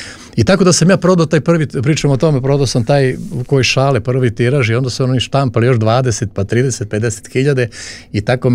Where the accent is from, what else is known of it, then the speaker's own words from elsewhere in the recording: Petrovac na Mlavi, Southern and Eastern Serbia, Serbia; born there; Ja sam rodom od Petrovca na Mlavi, tamo jedno selo malo kod Petrovca, tamo sam rođen i prvi moji počeci su vezani za taj kraj